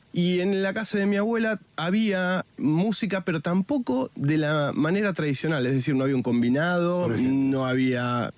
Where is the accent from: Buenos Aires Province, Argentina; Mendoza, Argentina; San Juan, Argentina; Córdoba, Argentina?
Buenos Aires Province, Argentina; Mercedes; Mercedes, una ciudad cercana a Buenos Aires, a 100 kilómetros, bastante grande ahora, actualmente. Es una ciudad, se puede decir que es una ciudad.